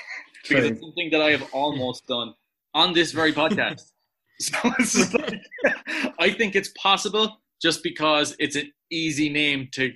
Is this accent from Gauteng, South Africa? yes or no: yes; Johannesburg, Gauteng, South Africa; now in Ireland; he's from Johannesburg, where I am also from because I am South African as well.